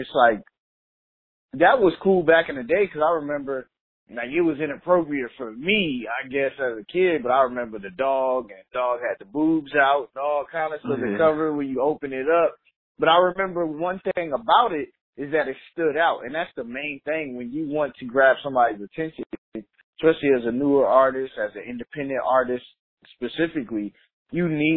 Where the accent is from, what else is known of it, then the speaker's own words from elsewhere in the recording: New York, United States; Man, curry chicken. I'm from New York. There's a lot of Jamaicans in New York, man.